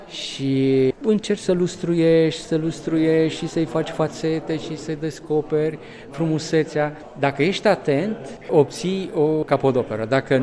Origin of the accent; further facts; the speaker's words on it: Moldavia, Romania; pentru că sunt moldovean și așa a fost și la îndemnul altor prieteni, să fie albastru de Voroneț, să fie ceva din zona noastră